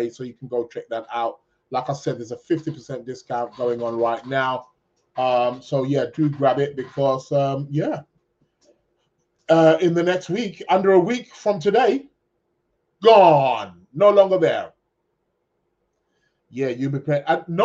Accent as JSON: {"language": "English", "country": "United Kingdom", "said": "We're in the UK. We do not celebrate Thanksgiving. We had no part in that as the British."}